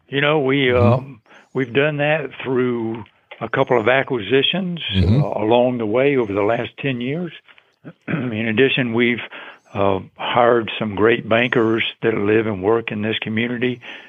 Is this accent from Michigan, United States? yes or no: no; Atlanta, Georgia, United States; born there; I was born here in Atlanta, went off to college, came back after a couple of years with Uncle Sam in the Army